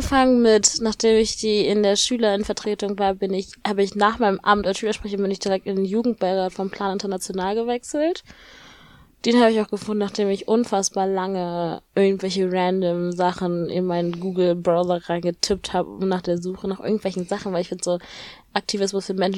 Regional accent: Germany; ich komme aus Deutschland

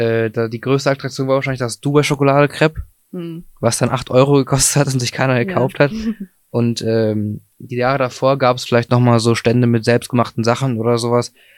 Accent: Bottrop, North Rhine-Westphalia, Germany; ich komme aus Bottrop und bin hier geboren und ich mag auch Bottrop und ich mag es auch in Bottrop zu leben.

